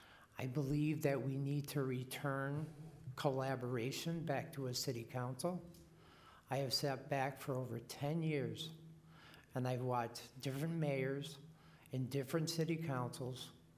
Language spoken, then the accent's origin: English; Washington, District of Columbia, United States; I'm born and raised in Ward 7. I know the demographics.